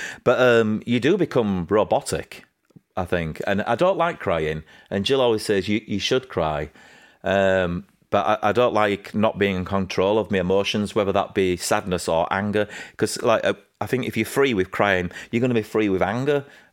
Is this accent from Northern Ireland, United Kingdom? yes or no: no; Leeds, Yorkshire and the Humber, United Kingdom; that we're from Leeds